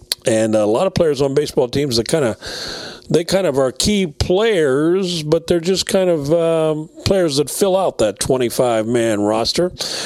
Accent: Cincinnati, Ohio, United States; When I was growing up near the Cincinnati area

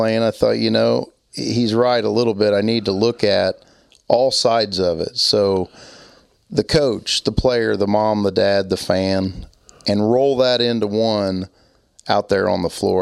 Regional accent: Indiana, United States; Obviously, growing up in Indiana, you're kind of a part of the game.

